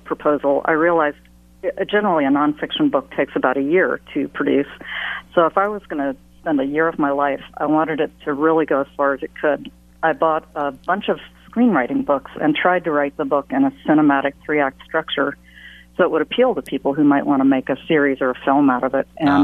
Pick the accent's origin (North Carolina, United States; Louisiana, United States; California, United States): North Carolina, United States; also born or lived in Austria; Oh, well, my family lived in Austria when I was a child, so I was exposed to a lot of music. And I'm from North Carolina.